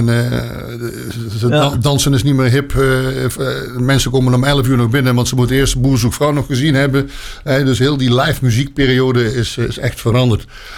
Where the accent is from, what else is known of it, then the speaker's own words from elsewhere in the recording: Sittard, Limburg, Netherlands; now in Dinteloord, Netherlands; uit Dinteloord inderdaad. Geboren en getogen. Geboren niet, maar wel getogen in Limburg. In Sittard. En een jaartje 40, 35, 40 verhuisd naar West-Brabant.